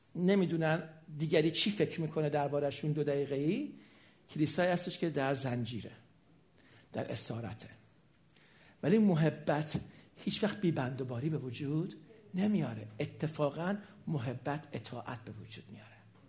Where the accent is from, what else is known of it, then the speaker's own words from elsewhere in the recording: Iran; moved away; تصورش برای ما 30 سال پیش که من از ایران 37 سال اومدم بیرون غیر ممکنه. 34 سال اومدم بیرون